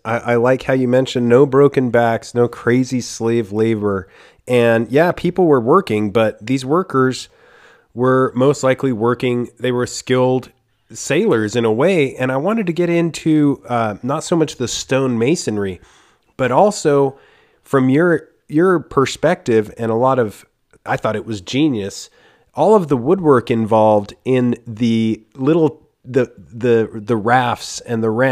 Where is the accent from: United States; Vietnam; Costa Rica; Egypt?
Costa Rica; I'm from Costa Rica, and the Panama Canal isn't far from there.